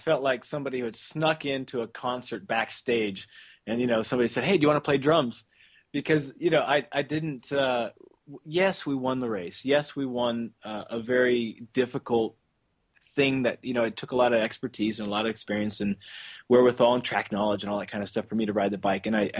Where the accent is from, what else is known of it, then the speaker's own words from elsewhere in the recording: California, United States; You know, I'm American, so that's a pretty far place for a stupid person from Southern California.